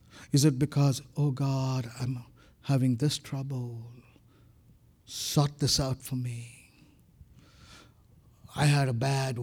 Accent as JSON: {"language": "English", "country": "India", "said": "Of course, I'm Indian. I'm very soulish, so I'm very emotional."}